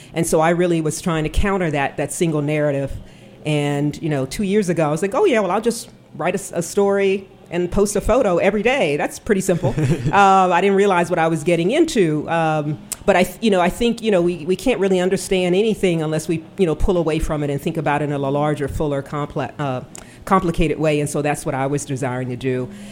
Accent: Washington, District of Columbia, United States; loved the city and loved growing up in Washington, D.C.

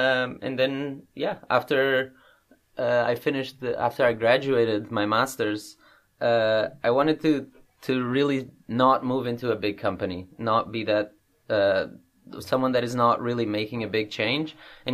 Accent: Portugal; moved away as an adult; now in Canada; I came to UBC. I'm from Portugal. Mm-hmm. Came to UBC 7 years ago

